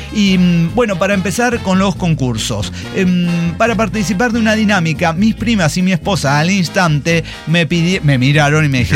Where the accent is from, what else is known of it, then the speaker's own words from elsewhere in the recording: Querétaro, Mexico; Ah, yo soy de aquí, de Querétaro, de Corregidores.